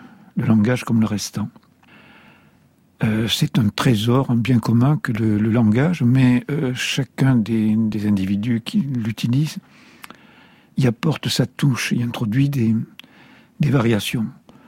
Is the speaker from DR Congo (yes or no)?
no; Southwest France, France; les gens de Paris et des environs ont une certaine façon de parler qui n'est pas la mienne, parce que je suis originaire du sud-ouest.